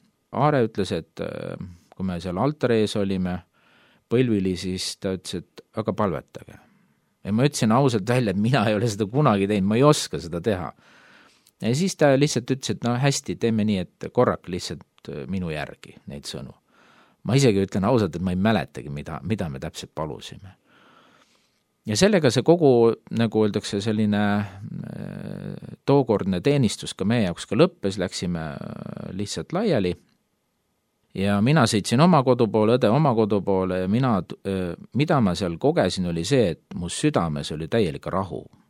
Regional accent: Tallinn, Harju County, Estonia; kuna me ise oleme Pääskülast ja Nõmmelt päriteks.

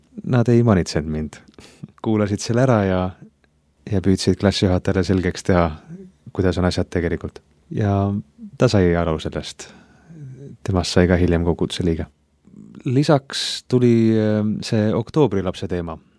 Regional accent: Kuressaare, Saare County, Estonia; born there; Ma sündisin Kuressaares

